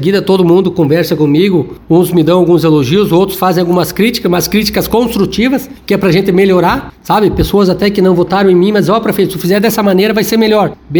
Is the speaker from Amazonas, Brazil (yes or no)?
no; Machadinho, Rio Grande do Sul, Brazil; nós somos do Machadinho